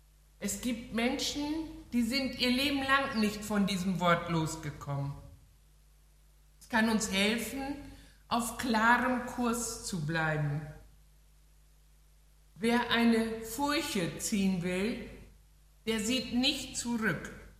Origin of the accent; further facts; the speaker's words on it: Backemoor, Lower Saxony, Germany; now in Schüttorf, Germany; Ich bin aber Ostfriese, bin in Backemoor aufgewachsen.